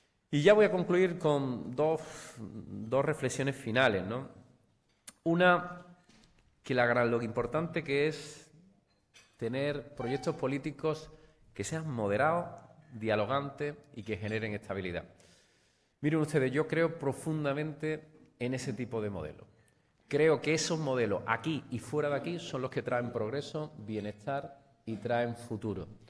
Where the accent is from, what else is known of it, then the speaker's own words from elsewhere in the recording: Málaga, Andalusia, Spain; como humilde paisano que soy de él, como malagueño